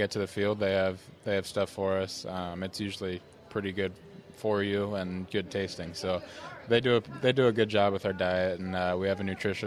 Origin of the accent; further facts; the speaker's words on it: Pleasanton, California, United States; I'm from Pleasanton, California.